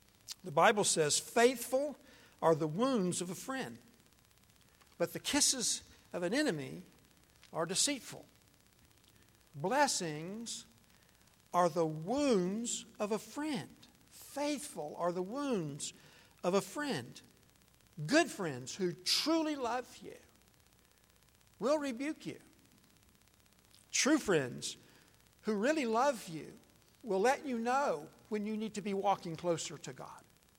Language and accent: English; Florida, United States; Now, I grew up in Central Florida. My dad owned a little neighborhood grocery store.